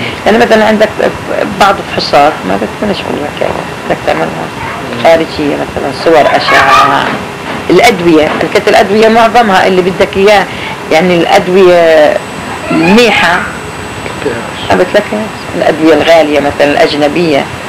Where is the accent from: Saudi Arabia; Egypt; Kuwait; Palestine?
Palestine; أنا لو عايش في فلسطين لكن مش في وقت هذا أنا ابن فلسطين نفسه ما بنظر لي إني أنا من فلسطين